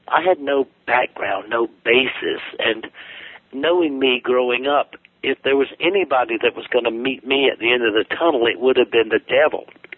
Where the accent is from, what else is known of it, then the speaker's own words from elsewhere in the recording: South Carolina, United States; So, I'm some redneck from South Carolina, former Marine